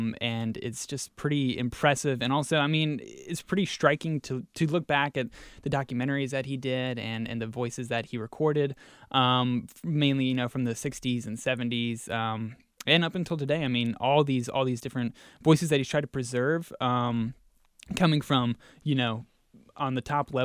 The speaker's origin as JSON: {"language": "English", "region": "the South", "country": "United States", "tie": "born or raised there", "said": "I mean, I think I'm an interesting case because my whole family is from the North, but I was born in the South and I grew up in the South."}